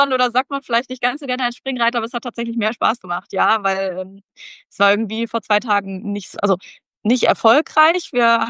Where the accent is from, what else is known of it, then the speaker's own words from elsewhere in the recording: Hesse, Germany; now in Switzerland; ursprünglich komme ich aus Nordhessen, also so ungefähr 500 Kilometer.